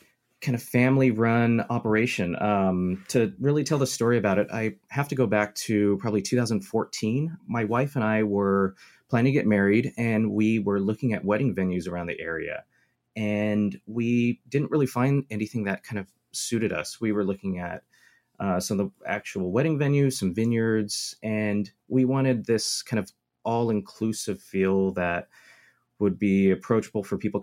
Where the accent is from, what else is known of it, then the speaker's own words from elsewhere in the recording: Lompoc, California, United States; born there; And being a longtime resident of the Valley, like I was born in Lompoc